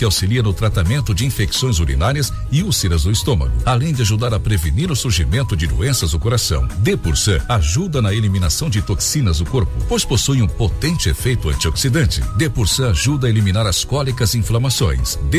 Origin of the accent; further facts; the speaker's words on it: São Paulo, Brazil; Eu sou de São Paulo.